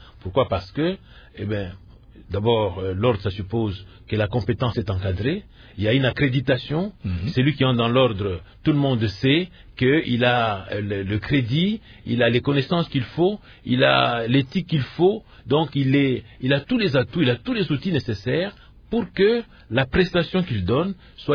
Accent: DR Congo; aussi bien ici chez nous en RDC qu'en dehors de notre pays

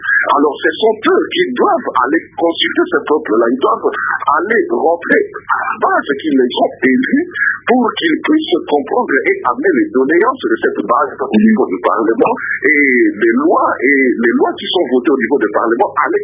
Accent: DR Congo; now in Netherlands; je vous appelle à partir de la Hollande. En fait, je suis congolais

